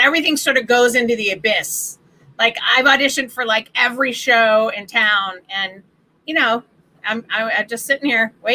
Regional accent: Boston, Massachusetts, United States; I'm from Boston.

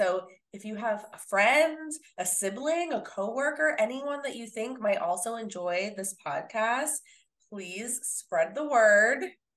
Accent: New York City, New York, United States; also born or lived in Philadelphia; But you know, like growing up in New York City and then living in Philly for several years, I've had my fair share of roach encounters.

